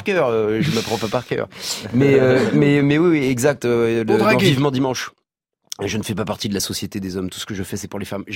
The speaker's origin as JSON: {"language": "French", "region": "Corsica", "country": "France", "said": "C'est pour faire exister ma mère dans le film. Ouais. On est corse, elle est bastiaise."}